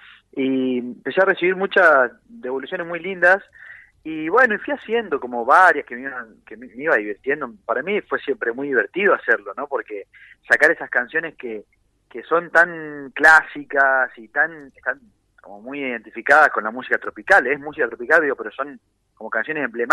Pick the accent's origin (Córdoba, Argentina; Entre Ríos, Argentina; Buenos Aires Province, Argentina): Entre Ríos, Argentina; Gualeguaychú; yo soy un pueblo, ahí bueno, estamos hablando de Gualeguaychú, son ciudades, pero mi pueblo es un pueblo de carnaval, así como con mucha cultura de hace 60 años de tipo carnaval brasilero